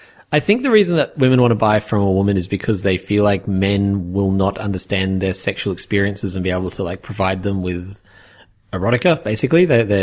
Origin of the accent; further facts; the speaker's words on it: Australia; I wanted to be Australian because I'm Australian. I use a lot of Australianisms.